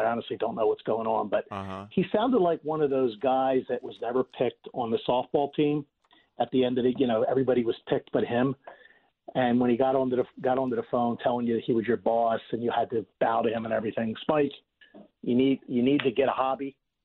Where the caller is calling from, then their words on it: Las Vegas, Nevada, United States; I'm listening from Vegas.